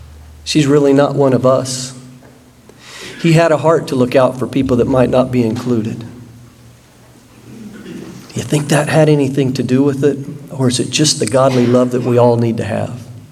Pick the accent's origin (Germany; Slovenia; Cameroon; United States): United States; Oklahoma; moved away as an adult; About 28 years ago, I was a young man growing up in Oklahoma, interested in a young lady in California.